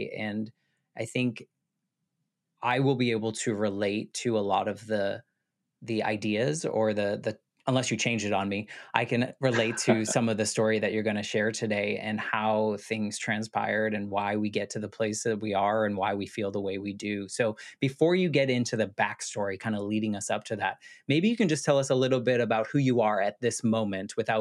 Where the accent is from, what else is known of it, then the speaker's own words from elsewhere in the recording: United States; I think it's so fascinating as an American. I feel like Americans, we like to travel, I guess.